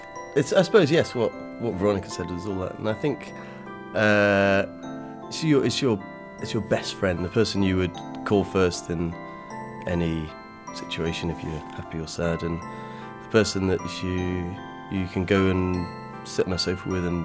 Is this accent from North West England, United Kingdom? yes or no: yes; North West England, United Kingdom; now in London, United Kingdom; I'm originally from Lancashire, but I've lived in London now for 12 years or so.